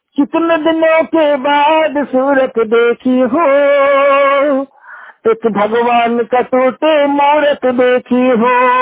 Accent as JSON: {"language": "Hindi", "town": "Dhanbad", "region": "Jharkhand", "country": "India", "said": "मैं चूरू माता धनबाद का रहने वाला हूँ। मैं धनबाद मोहल्ला वाले का प्रतिनिधि हूँ।"}